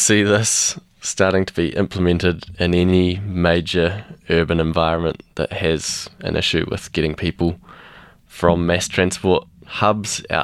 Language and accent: English; New Zealand; now in Boulder, United States; Not in the US, no. I came straight from New Zealand to Boulder.